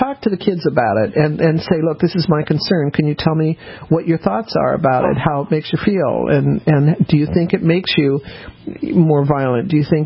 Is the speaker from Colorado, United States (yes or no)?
yes; Colorado, United States; I grew up in Colorado, so my uncle was actually a cowboy.